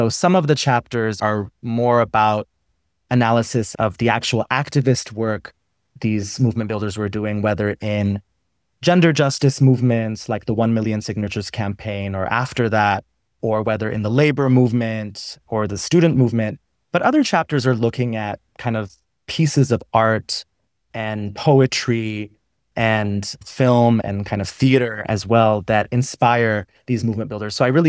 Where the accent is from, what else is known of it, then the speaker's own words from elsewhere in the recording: United States; But my parents were born and raised in Iran, and they left in the mid-1980s. And I was born and raised in the U.S., kind of moved around a lot growing up.